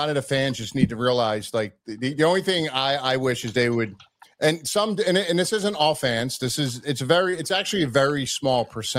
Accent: Mexico; We're like, we're from Mexico.

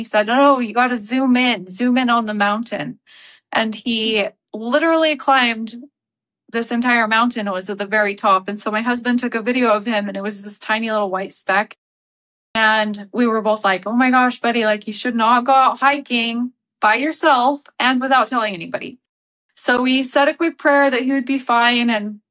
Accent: Utah, United States; I grew up mostly in Utah. I had a little bit of a non-traditional growing up experience.

